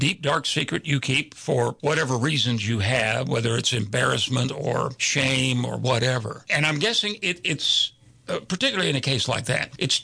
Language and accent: English; Houston, Texas, United States; I am originally from Houston and did a lot of stories with the child welfare agency there.